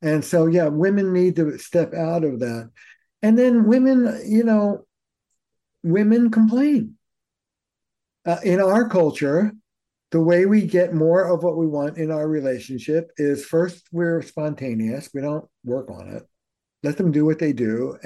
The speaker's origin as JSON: {"language": "English", "region": "New York", "country": "United States", "said": "You know, I'm a Jew from New York."}